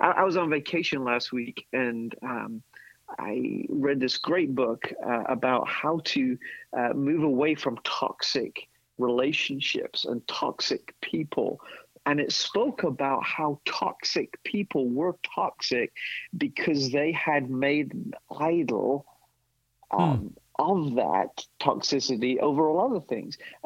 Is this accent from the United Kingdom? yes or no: yes; England, United Kingdom; now in Orlando, United States; growing up in England.